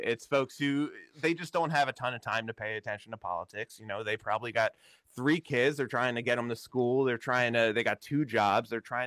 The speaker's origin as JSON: {"language": "English", "town": "Washington", "region": "District of Columbia", "country": "United States", "said": "And I can say that because I'm from Washington DC, and you can see those people."}